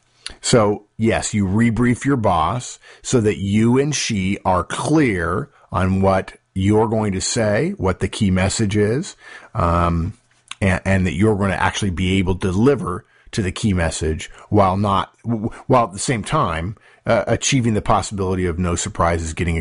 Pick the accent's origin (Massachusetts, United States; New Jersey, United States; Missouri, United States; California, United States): California, United States; Los Angeles; When I was in high school, I grew up in Los Angeles.